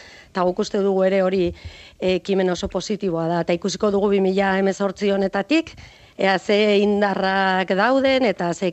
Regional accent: Navarre, Spain; haibiz ni Nafarra naiz

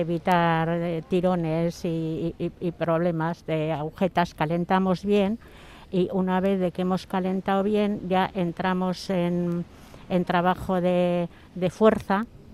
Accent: Getxo, Basque Country, Spain; yo soy de Guecho, pero concretamente de Negurio, o sea que esta es mi playa, ¿eh?

